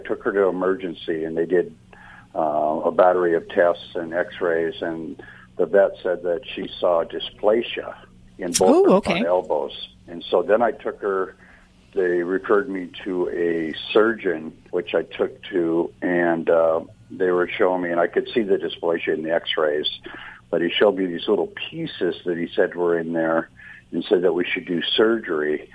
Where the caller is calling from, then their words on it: Orange, California, United States; I'm calling from Orange, California.